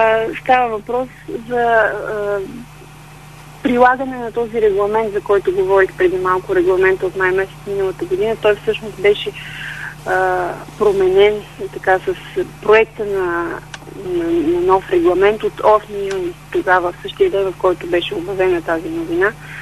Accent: Stara Zagora, Stara Zagora Province, Bulgaria; аз също съм от Стара Загора, така че като Старозагорка съм горда

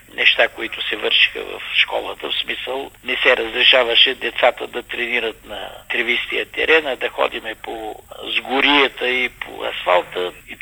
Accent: Veliko Tarnovo, Veliko Tarnovo Province, Bulgaria; че аз съм от Велико Търново

